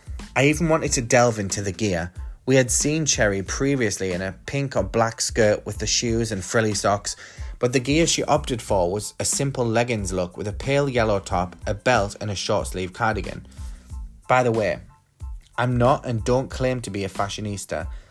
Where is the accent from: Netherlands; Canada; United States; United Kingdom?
United Kingdom; came to my home country, the UK.